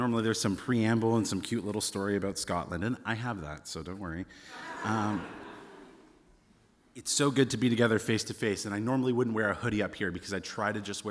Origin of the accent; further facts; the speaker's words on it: Canada; I say, actually, I'm from Canada.